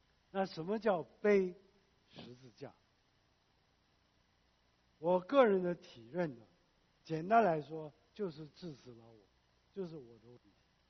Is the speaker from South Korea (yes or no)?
yes; South Korea; Chinese is a second language; 我第一个神学院毕业的，回到韩国，我的老家